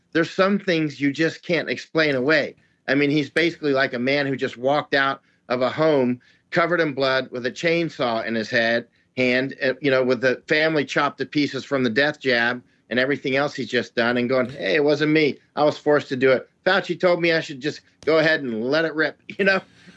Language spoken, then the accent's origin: English; United States; I am American. I want our border closed.